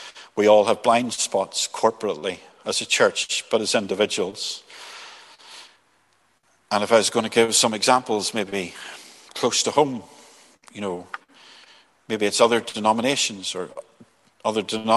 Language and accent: English; Belfast, Northern Ireland, United Kingdom; I grew up in Belfast. I was born the year the trouble started.